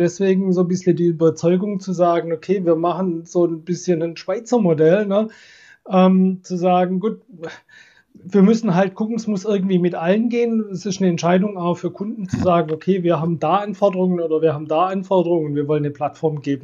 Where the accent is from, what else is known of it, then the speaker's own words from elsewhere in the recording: Swabia, Germany; ich komme ja so aus dem Schwäbischen, so Maschinenbauer und so, ne?